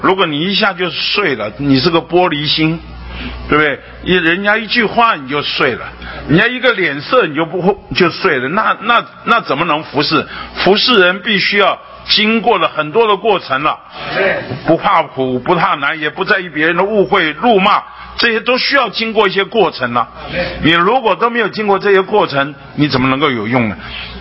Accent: China; 因为我们中国人讲人生不如意的是十之八九

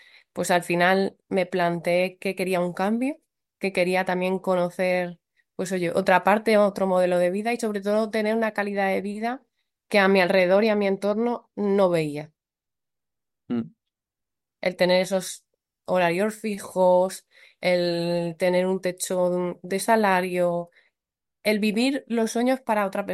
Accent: Alicante, Valencian Community, Spain; now in Santiago de Compostela, Spain; soy de Alicante, aunque llevo casi 2 años viviendo en Santiago de Compostela.

